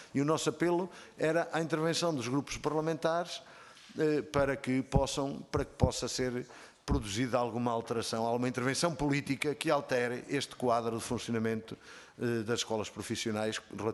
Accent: Viseu, Portugal; porque sou do distrito de Viseu, falo mais de Mortágua porque é do meu distrito

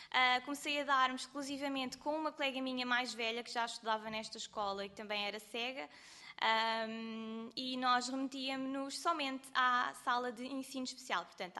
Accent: Azambuja, Lisbon, Portugal; Eu sou da Azambuja.

